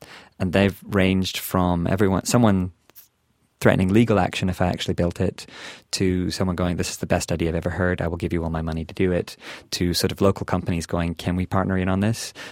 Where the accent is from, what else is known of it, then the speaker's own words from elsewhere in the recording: Canada; now in Scotland, United Kingdom; And I mean, I'm Canadian, but I've lived in Scotland for 8 years now